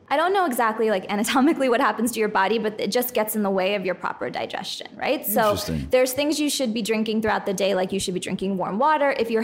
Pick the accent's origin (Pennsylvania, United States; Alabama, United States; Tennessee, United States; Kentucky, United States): Pennsylvania, United States; I grew up in Pennsylvania, learned Hindi from watching Bollywood movies, took it in college, stay pretty connected to my family back in India.